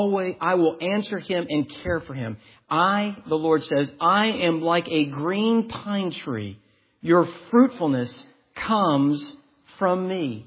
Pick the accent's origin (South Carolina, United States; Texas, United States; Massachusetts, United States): South Carolina, United States; I grew up around South Carolina long pines.